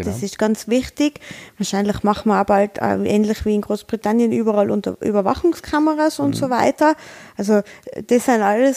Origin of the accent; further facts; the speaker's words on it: Tyrol, Austria; was uns als Tiroler natürlich am meisten schmerzt.